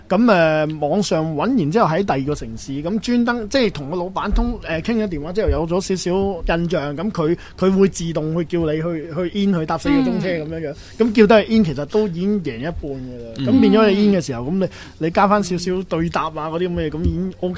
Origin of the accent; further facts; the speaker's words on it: Hong Kong; 其实黑工系唔系我哋香港人做嘅